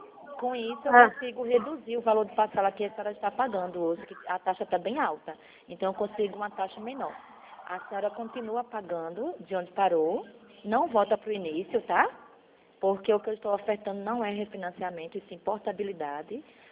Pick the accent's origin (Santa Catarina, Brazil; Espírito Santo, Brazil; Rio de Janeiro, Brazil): Santa Catarina, Brazil; Jaraguá do Sul; Nós somos de Jaraguá do Sul.